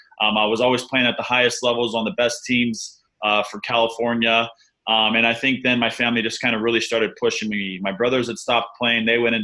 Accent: Alberta, Canada; also born or lived in Arizona; I was born in Arizona, and then we immediately moved to Canada. My mom's full-blown Canadian.

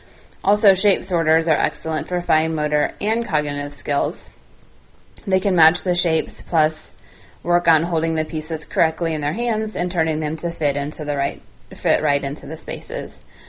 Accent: Kansas, United States; the top states as far as the number of downloads total are Texas, and then my home state of Kansas

